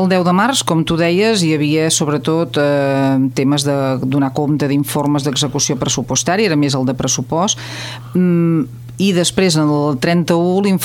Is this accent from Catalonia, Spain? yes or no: yes; Valls, Catalonia, Spain; Jo sóc filla de Valls, tinc molts amics coneguts